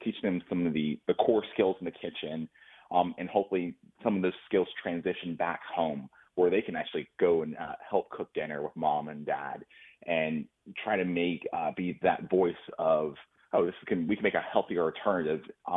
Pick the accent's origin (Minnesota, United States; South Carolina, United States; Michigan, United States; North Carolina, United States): South Carolina, United States; Mount Pleasant; I'm born and raised in Mount Pleasant, living in the Charleston area for the past 30-some years.